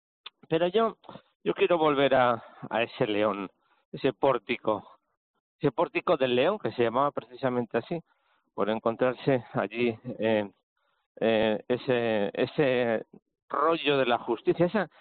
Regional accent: Valladolid, Castile and León, Spain; aunque yo soy de Valladolid

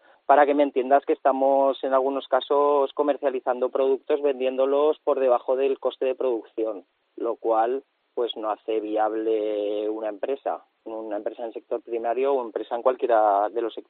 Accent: Avena, Aragon, Spain; Pues yo soy original del pueblo de Avena, un pueblo de la Jacetania.

